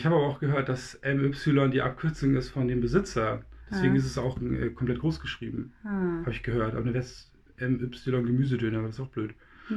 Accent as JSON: {"language": "German", "region": "Northeast Germany", "country": "Germany", "said": "ich komme aus dem Nordosten Deutschlands."}